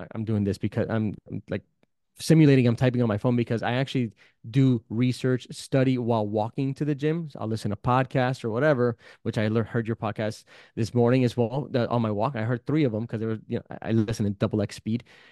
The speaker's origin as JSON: {"language": "English", "region": "New York", "country": "United States", "tie": "born there", "said": "I was born in New York, so I'm a New Yorican."}